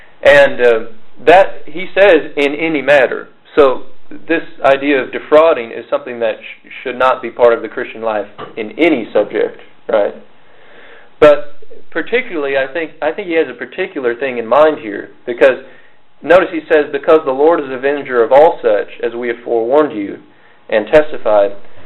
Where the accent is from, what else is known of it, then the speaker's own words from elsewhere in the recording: Indiana, United States; I'm from Indiana, and there's all that stuff going on there about that that law